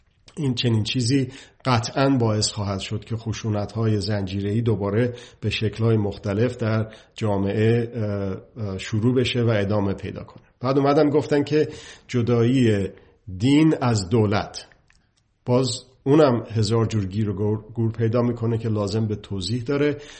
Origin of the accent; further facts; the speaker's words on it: Iran; واقعا این باعث افتخار من هست به عنوان یک ایرانی